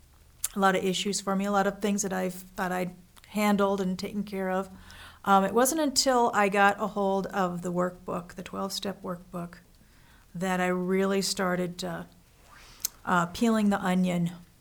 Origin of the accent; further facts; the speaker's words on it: Lakewood, United States; Moving back to the house that I grew up in Lakewood, brought up a lot of family issues